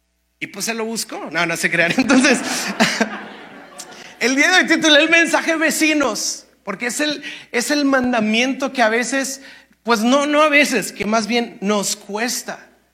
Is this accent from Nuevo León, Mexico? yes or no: yes; Monterrey, Nuevo León, Mexico; cuando como regios, pues hay una vida social